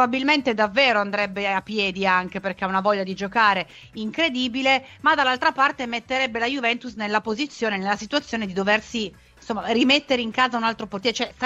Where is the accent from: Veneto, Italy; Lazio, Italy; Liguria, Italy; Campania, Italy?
Liguria, Italy; Genoa; di cui si sta parlando proprio dalle mie parti, appunto da Genova